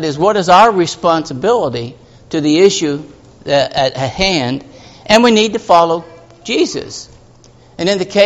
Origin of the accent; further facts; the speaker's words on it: Pennsylvania, United States; when I grew up in Appalachian Mountains of Pennsylvania, it was a common phrase to say, there are two sides to every coin.